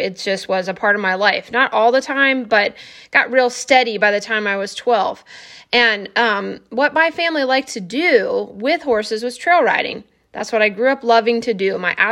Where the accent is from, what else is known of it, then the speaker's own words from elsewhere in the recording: Iowa, United States; So I grew up in Southeast Iowa off and on. I had kind of a less than stable childhood, but that's where my love of horses started.